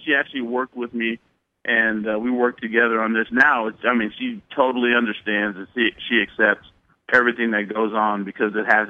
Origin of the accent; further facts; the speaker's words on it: California, United States; That's one thing that I learned growing up in the Bay Area.